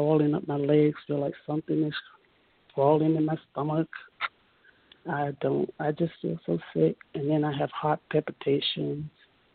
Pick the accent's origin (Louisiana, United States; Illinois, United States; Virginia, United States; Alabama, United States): Virginia, United States; Chesapeake; I'm from Virginia.